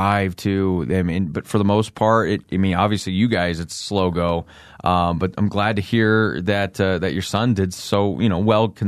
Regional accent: Colorado, United States; I grew up in Eastern Colorado, about 3.5 hours from here

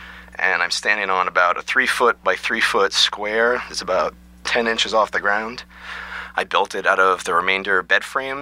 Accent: New Jersey, United States; also born or lived in Boston; now in Portland, United States; and I grew up in New Jersey, save for a brief stint in Boston

